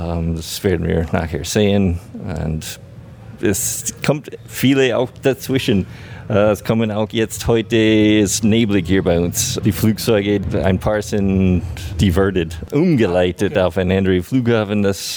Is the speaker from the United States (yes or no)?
yes; United States; German is a second language; now in Germany; Ja, ich bin ursprünglich aus den USA, wohne in Deutschland seit über 20 Jahren jetzt in Allgäu-Region seit 2012.